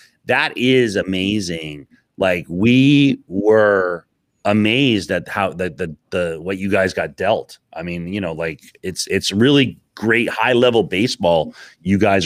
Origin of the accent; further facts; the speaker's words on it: Western Canada, Canada; I grew up in Western Canada. I grew up going to Edmonton Trappers games.